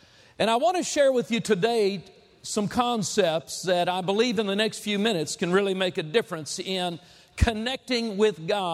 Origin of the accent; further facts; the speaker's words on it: California, United States; moved away as an adult; also born or lived in Texas; now in Arlington, United States; we come from Arlington, Texas. Grew up first in California, actually. Escaped and made it to Texas a number of years back in 1976.